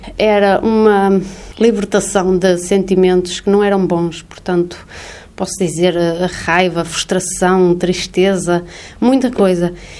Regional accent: Portugal; sou eu, sou portuguesa

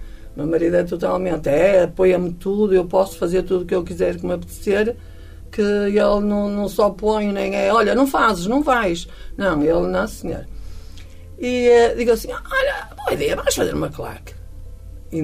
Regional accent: Barcelos, Norte, Portugal; eu sou de Barcelos, a minha terra é Barcelos

